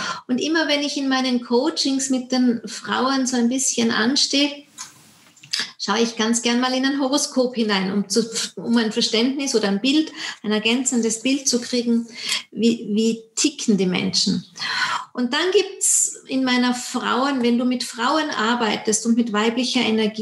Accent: Austria; Ja, also ich komme aus Österreich

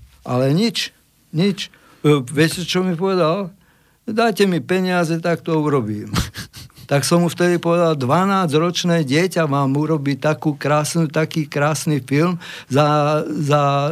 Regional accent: Banská Bystrica, Banská Bystrica Region, Slovakia; Ja ako Slovák som hrdý na Slovenské národné povstanie a ako Bystričan duplom

